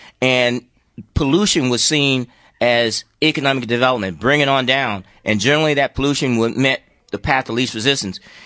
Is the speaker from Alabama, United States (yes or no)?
yes; Alabama, United States; I'm from Alabama too.